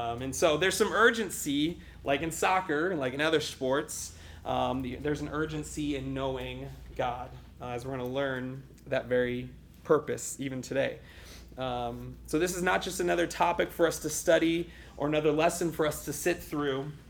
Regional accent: Florida, United States; also born or lived in Ohio; I grew up in Florida. I was born in Ohio. I grew up in Florida. Lived my entire life, most of my life in Florida. Moved here to the Midwest

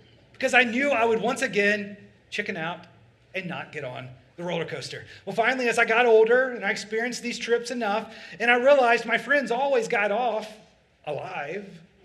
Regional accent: Alabama, United States; I grew up in Alabama, and there was a theme park in Atlanta called Six Flags.

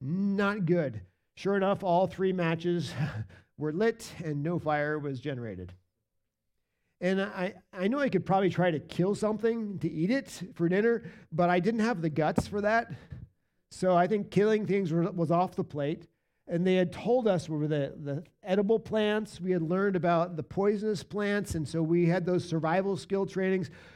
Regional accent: New Jersey, United States; accent: Jersey; See, I grew up in New Jersey. I was a Jersey guy. That was my native tongue. That's the way we used to talk.

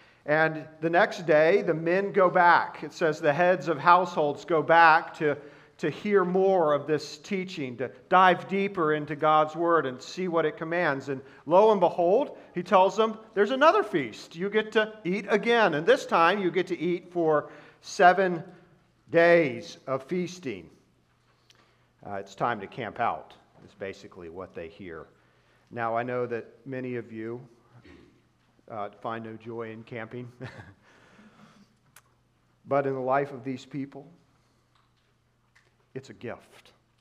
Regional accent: Denver, North Carolina, United States; In the town that I grew up in Denver, North Carolina, they had this thing called Rock Springs Campground.

